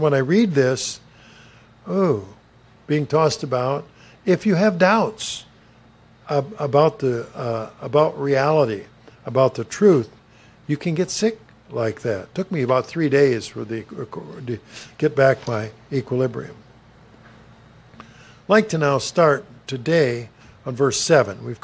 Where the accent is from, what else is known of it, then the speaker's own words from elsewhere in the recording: Minnesota, United States; I'm a landlubber from Minnesota. I don't live near any oceans.